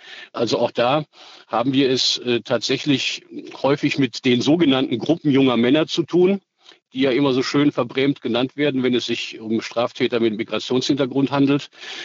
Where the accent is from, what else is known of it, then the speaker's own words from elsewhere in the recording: Bad Oeynhausen, North Rhine-Westphalia, Germany; ich kann das anhand meiner Heimatstadt Bad Oeynhausen auch sagen. Das ist eine 50.000 Einwohnerstadt